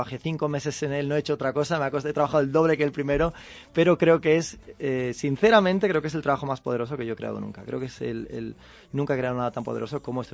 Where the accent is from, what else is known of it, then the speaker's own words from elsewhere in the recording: Fisterra, Galicia, Spain; empezando en mi pueblo natal, que es Fisterra, en Galicia, el fin del mundo